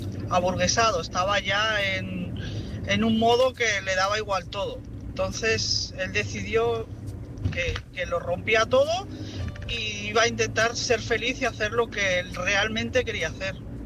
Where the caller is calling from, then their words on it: Barcelona, Catalonia, Spain; de Barcelona, soy taxista.